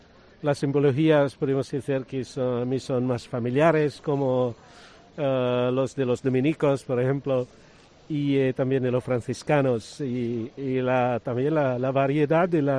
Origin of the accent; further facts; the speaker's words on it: Philippines; moved away as an adult; now in Spain; Sí, soy filipino. Estoy aquí en España como nuncio desde hacía casi 2 años y medio